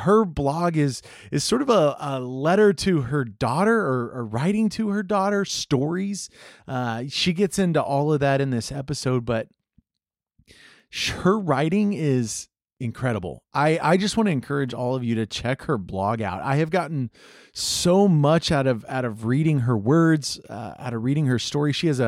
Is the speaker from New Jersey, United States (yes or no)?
no; Texas, United States; I didn't realize you live in Austin. I'm a Texan originally.